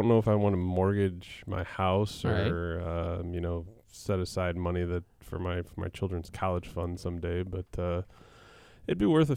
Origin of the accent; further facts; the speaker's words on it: St. Louis, Missouri, United States; also born or lived in Kansas; I grew up in the St. Louis area, you know, when the Rams were kind of in their heyday, and lived in Kansas for a while as well as a kid